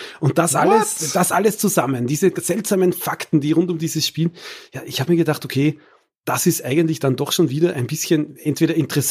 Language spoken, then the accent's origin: German; Austria; Ich bin ja Österreicher